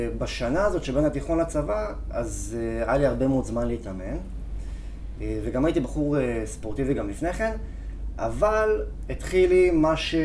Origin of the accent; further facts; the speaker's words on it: Jerusalem, Jerusalem District, Israel; אני גדלתי בירושלים, למדתי בתיכון ארטמן